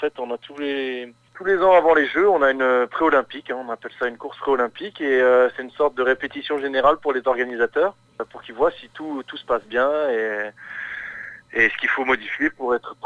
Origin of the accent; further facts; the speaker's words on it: Saint-Dié, Grand Est, France; born there; Je suis né à Saint-Dié en 82.